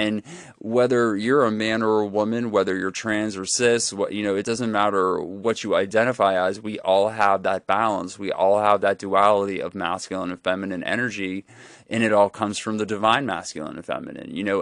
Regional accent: Pittsburgh, Pennsylvania, United States; I'm from Pittsburgh. That's what we get. We're allowed to talk shit. We're in the tri-state area.

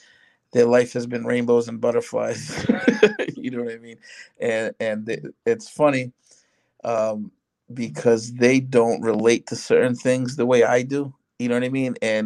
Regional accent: Pawtucket, Rhode Island, United States; also born or lived in Central Falls / Providence; now in Lincoln, United States; I grew up in Pawtucket, Central Falls, Providence. I bounced around all over the place

